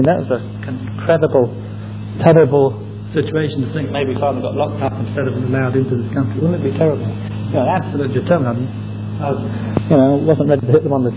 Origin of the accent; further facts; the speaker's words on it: England, United Kingdom; as long as I'm an Englishman, I'll never allow Marxists to run the Home Office